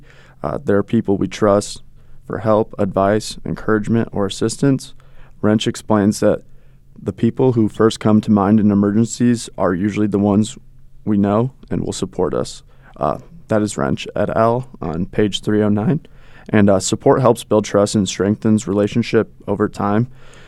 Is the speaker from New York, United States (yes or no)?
no; Illinois, United States; I'm from Illinois, and my whole family is Chicago Bears fans.